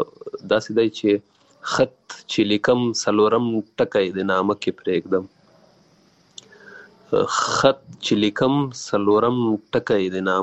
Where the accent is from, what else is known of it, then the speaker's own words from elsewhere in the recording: Paktika, Afghanistan; also born or lived in Waziristan, Pakistan; زه پیدا شوی په وزیرستان کې یم، بیا بیرته کډه شوی پکتیکا کې یم